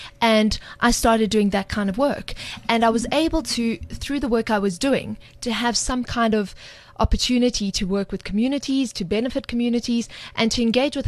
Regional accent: South Africa; I'm firstly South African, then I'm Greek.

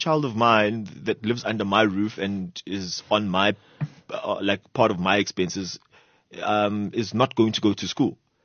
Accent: Benoni, Gauteng, South Africa; I grew up in Benoni, right? I went to St. Dunstan's College. I was one of few black kids in St. Dunstan's College

